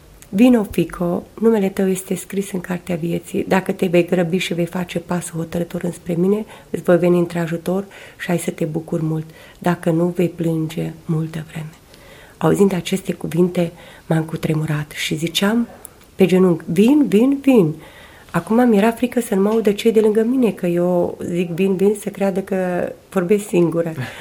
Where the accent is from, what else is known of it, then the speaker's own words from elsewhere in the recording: Rebrișoara, Bistrița-Năsăud, Romania; Aici, în Rebrișoara. Și m-a lăsat aici, în satul meu, să mă duc la adunare.